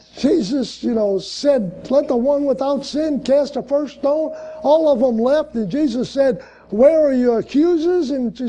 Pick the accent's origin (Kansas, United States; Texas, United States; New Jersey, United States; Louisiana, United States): Louisiana, United States; New Orleans; But no, I'm from the Ninth Ward. You know, most of my family grew up in a project. You know, we didn't have anything.